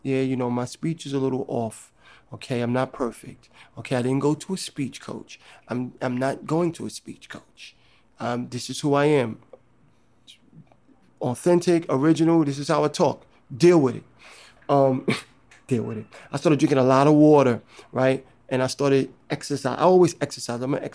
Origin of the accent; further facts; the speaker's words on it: Harlem, New York, United States; I'm an actor from Harlem.